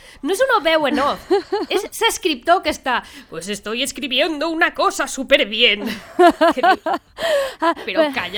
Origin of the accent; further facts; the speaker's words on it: Balearic Islands, Spain; he de dir que com a eivissenca em fa un poc d'enveja